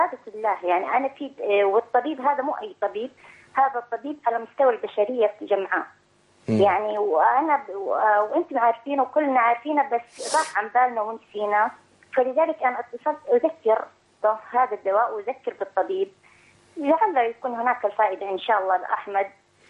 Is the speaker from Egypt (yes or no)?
no; Saudi Arabia; ويستطيع أن يجي عندنا في السعودية يكون أفضل